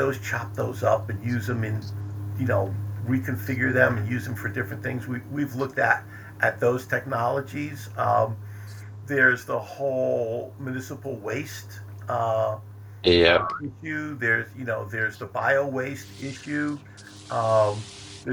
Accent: New Jersey, United States; I grew up in New Jersey. I still live in New Jersey. I'm 68 years old.

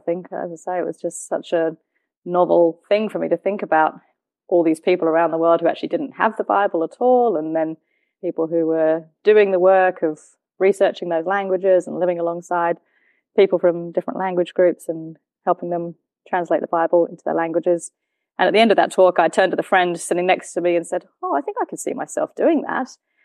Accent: London, United Kingdom; So I grew up in England, in suburban North London. I grew up in a Christian family, and so I've been going to church all my life

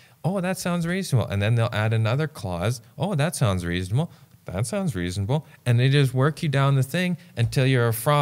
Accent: Saskatchewan, Canada; I know farmers, because I'm from Saskatchewan, who had beautiful self-seed crops

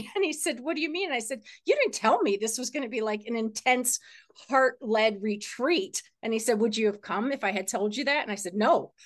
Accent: Cleveland, Ohio, United States; you sat down next to me and noticed that my name tag said I was from Cleveland.

